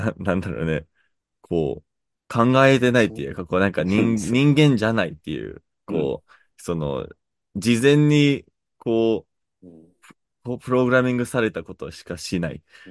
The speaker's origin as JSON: {"language": "Japanese", "region": "Tokyo", "country": "Japan", "said": "どこ出身ですかって聞かれて、東京ですって言ってみて"}